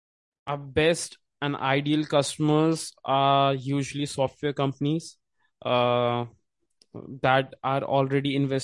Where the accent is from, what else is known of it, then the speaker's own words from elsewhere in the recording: India; So I would say, I'm from India.